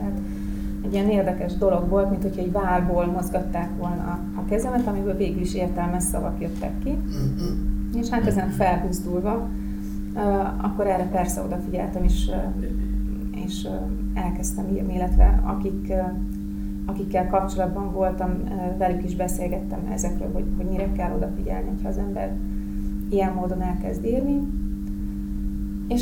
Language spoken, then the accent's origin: Hungarian; Hungary; Vidéken nőttem föl, a szüleim lakiteleken laknak, és egy ilyen teljesen átlagos családban rendkívül szorgalmas tanuló voltam mindig.